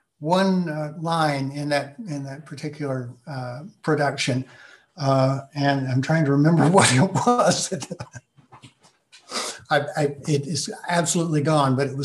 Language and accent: English; Huntsville, Alabama, United States; Huntsville, Alabama.